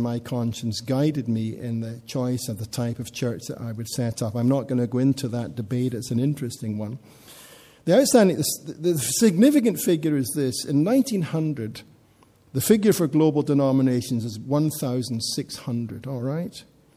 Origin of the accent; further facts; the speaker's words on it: Scotland, United Kingdom; I grew up in Scotland, so the state church there was the Church of Scotland.